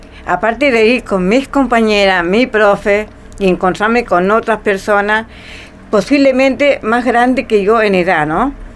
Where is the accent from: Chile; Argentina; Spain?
Chile; Valparaíso; yo vengo de Valparaíso, de un lugar